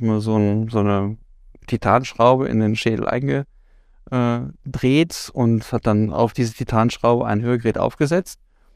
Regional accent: Austria; ich darf auch als Österreicher sagen

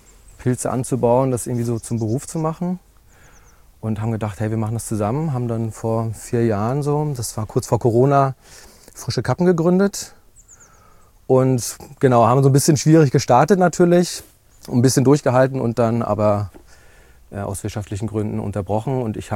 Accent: Mecklenburg-Vorpommern, Germany; moved away as an adult; also born or lived in Berlin; Ich komme aus Mecklenburg, bin da geboren und aufgewachsen.

